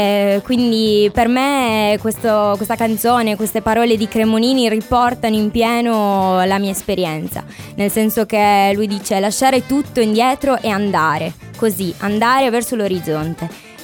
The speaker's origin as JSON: {"language": "Italian", "region": "Sardinia", "country": "Italy", "said": "Io vengo dalla Sardegna e ogni volta che lascio la mia terra, come tutti i sardi, rimane un po' di nostalgia dentro di me. Quando ho lasciato la Sardegna per la prima volta per trasferirmi in un'altra città"}